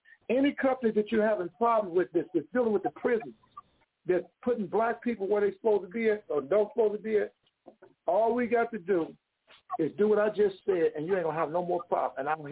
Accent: St. Louis, Missouri, United States; I'm from Missouri. It's called St. Louis.

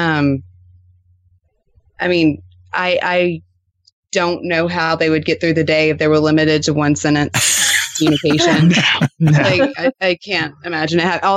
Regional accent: Louisiana, United States; It's we're both from Louisiana originally.

